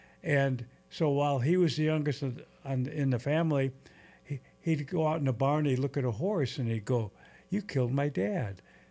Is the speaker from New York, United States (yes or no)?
no; Tinley Park, Illinois, United States; born there; See, I'm not a born Hoosier. We moved down there in 1971.